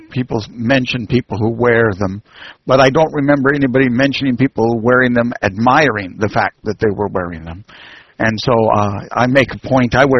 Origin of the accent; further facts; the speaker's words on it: Boston, Massachusetts, United States; if you are a northerner and pale white like I am from Boston